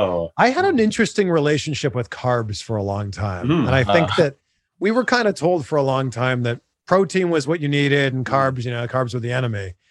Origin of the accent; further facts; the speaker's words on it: Toronto, Ontario, Canada; moved away as an adult; now in United States; I'm from Toronto. I talk like how everybody talks in Canada.